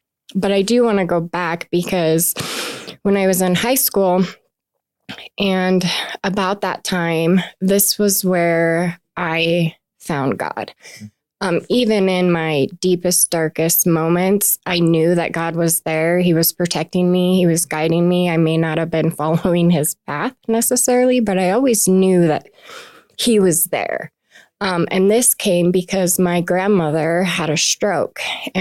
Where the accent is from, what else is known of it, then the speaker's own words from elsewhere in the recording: Cody, Wyoming, United States; born there; Yeah, so I was born in Cody, Wyoming.